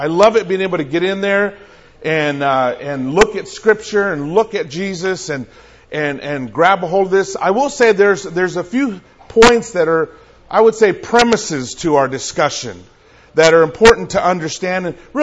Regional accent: California, United States; I grew up bouncing around California. My parents were migrant workers when they came to the United States, so I grew up bouncing around, moving from city to city.

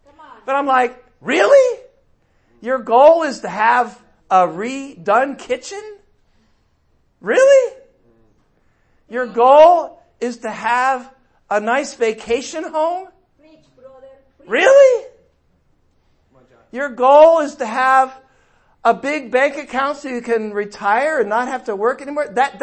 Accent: San Diego, California, United States; Whatever we're from, we're from San Diego.

